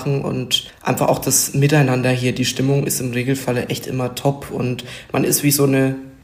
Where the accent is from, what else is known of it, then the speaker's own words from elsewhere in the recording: Landkern, Rhineland-Palatinate, Germany; ich bin 18 Jahre alt, ich komme aus Landkern im nördlichen Rheinland-Pfalz